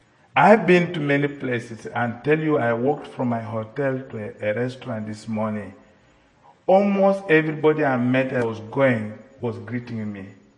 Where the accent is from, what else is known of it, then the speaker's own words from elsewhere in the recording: South Sudan; I speak to you as I come from South Sudan, and I see that beauty of God, that love of God, that reality of God in my life as a fortunate person. I come from a family.